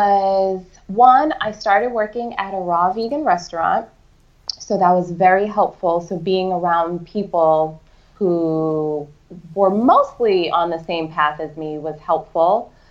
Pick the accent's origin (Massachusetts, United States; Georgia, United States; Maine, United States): Massachusetts, United States; Boston; I grew up in Boston, so I was a city girl, not really being on a farm and knowing where my food came from.